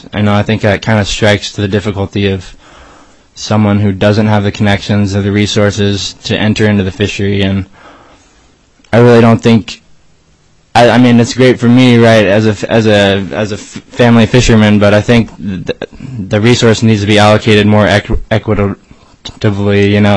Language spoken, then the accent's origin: English; Alaska, United States; Myself, I'm a third-generation troller. I grew up here in Southeast and probably spent 15 of 24 summers that I've been alive out fishing on the boat with my dad.